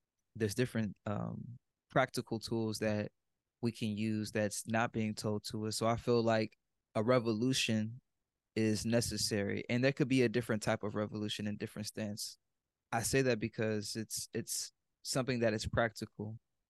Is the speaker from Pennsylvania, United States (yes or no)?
no; Houston, Texas, United States; I am from Southwest Eightleaf, Texas, also known as Southwest Houston, Texas, but we call it the SWAT.